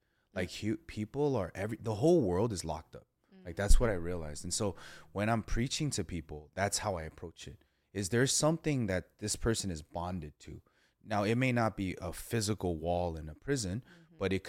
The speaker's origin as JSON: {"language": "English", "town": "Los Angeles", "region": "California", "country": "United States", "tie": "born or raised there", "said": "I grew up in Ramona Gardens, Project Housing, east side of LA."}